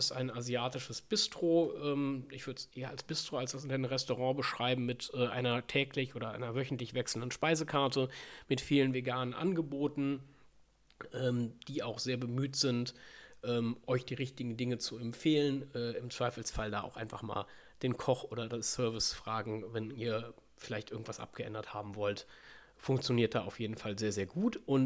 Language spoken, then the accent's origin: German; Cologne, North Rhine-Westphalia, Germany; In meiner Heimat, genau.